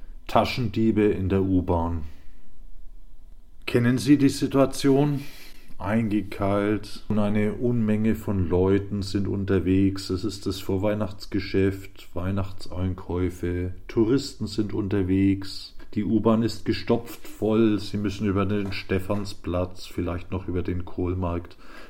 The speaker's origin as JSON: {"language": "German", "country": "Germany", "tie": "born or raised there", "said": "In meiner alten Heimat Deutschland muss man sich da schon mehr vorsehen."}